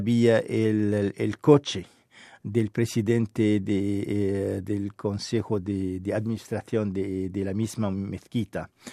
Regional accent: Quebec, Canada; Esta minoría hace mucho mal a nuestra reputación como quebequense, como canadiense.

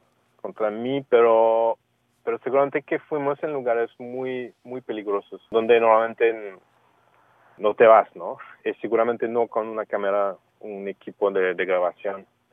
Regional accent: Canada; Y no soy mexicano, soy canadiense.

